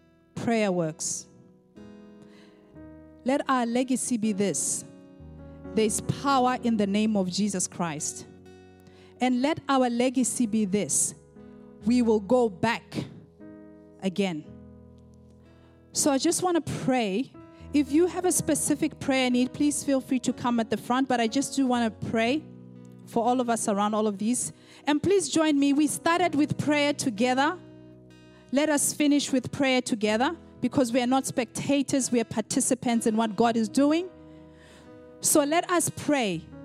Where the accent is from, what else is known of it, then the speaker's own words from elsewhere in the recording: Botswana; I was in my home country, Botswana, and I was in a church, and I was heavily pregnant.